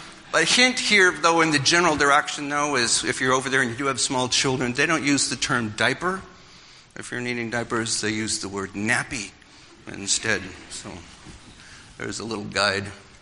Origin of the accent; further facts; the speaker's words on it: Ireland; No, I'm Irish, I can say this.